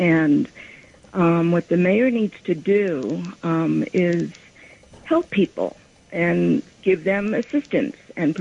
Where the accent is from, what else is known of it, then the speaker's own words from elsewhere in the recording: New York, United States; And as a New Yorker and as a BAI listener of 45 years